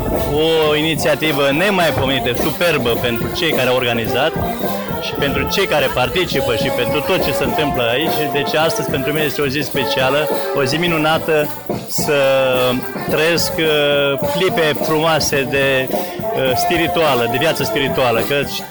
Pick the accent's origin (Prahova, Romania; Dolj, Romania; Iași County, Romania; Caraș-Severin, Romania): Prahova, Romania; Câmpina; Da, din apropiere de Câmpina.